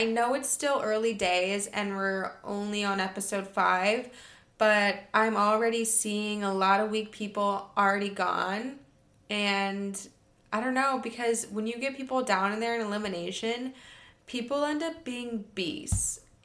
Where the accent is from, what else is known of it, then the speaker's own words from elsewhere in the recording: Michigan, United States; I know Corey's from Michigan. Shout out to Michigan. I'm from Michigan.